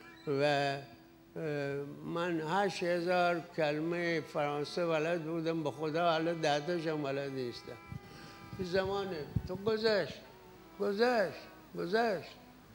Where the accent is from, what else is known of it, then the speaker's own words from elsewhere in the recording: Rasht, Gilan, Iran; گفتم خب من رشتی هستم، اگر به جایی رسیدم بتونم برای این شهر و دیارم که استان اول بود کاری بکنم.